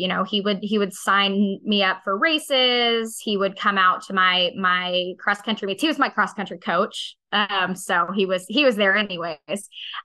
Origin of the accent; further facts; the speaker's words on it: Arizona, United States; I grew up in Arizona, so this was literally the desert.